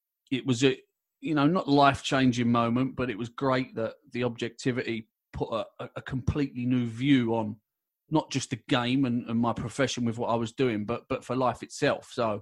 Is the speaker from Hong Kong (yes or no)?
no; London, United Kingdom; I was born and raised in London. London is a concrete jungle, you know. We don't see trees until we're maybe 12 year old if we're lucky